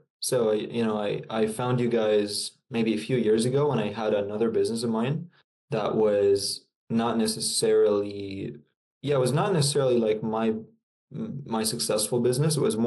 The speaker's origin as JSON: {"language": "English", "country": "Lebanon", "moved": "yes", "lives_now": "Amsterdam, Netherlands", "said": "I'm originally from Lebanon. I moved to Amsterdam about 4 years ago."}